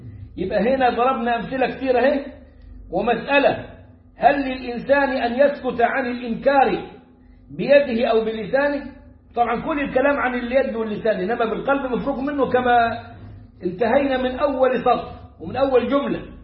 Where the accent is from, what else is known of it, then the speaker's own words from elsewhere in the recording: Egypt; عندنا في مصر